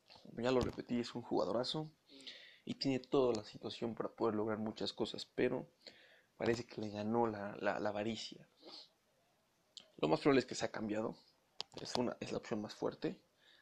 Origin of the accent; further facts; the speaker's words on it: San Francisco, California, United States; Yo soy de San Francisco, soy 49er.